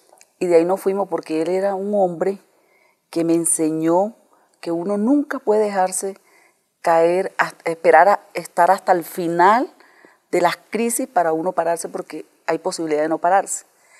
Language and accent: Spanish; Chiriguaná, Cesar, Colombia; born there; Sí, nací en Chiriguaná, donde es una tierra que de 100 habitantes, 90 son profesionales.